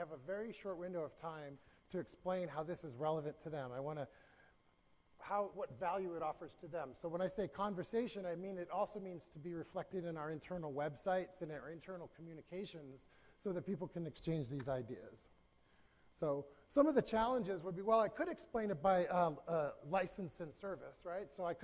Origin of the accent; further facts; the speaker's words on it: Seattle, Washington, United States; and I'm from Seattle